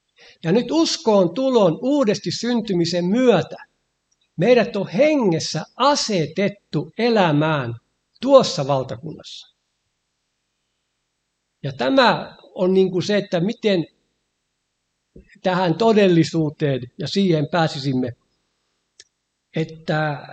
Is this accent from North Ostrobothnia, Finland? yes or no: no; Uusimaa, Finland; Niin kuin pikkupoikana, kun asuimme läntisellä Uudellamaalla, niin meillä lapsilla oli tehtävänä